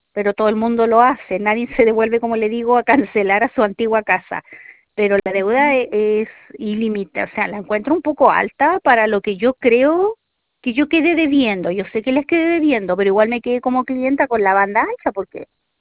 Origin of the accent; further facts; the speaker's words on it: Viña del Mar, Valparaíso, Chile; yo soy de Viña.